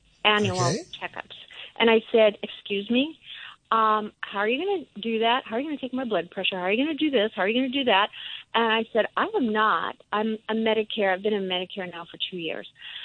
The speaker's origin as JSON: {"language": "English", "town": "Everett", "country": "United States", "said": "and I'm from Everett."}